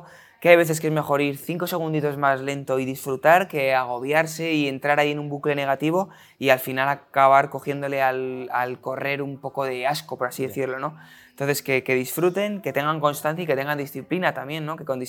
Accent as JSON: {"language": "Spanish", "town": "Madrid", "region": "Community of Madrid", "country": "Spain", "tie": "born or raised there", "said": "yo soy de Aluche, un barrio de Madrid"}